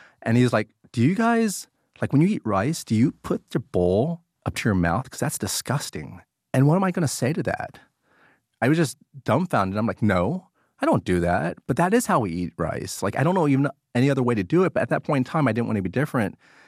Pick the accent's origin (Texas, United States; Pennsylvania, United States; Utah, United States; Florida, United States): Texas, United States; Dallas; how arrogant I was as an American kid who happened to be Vietnamese, that happened to have parents that escaped the Vietnam War at the end of the war to afford me a better life in Dallas, Texas.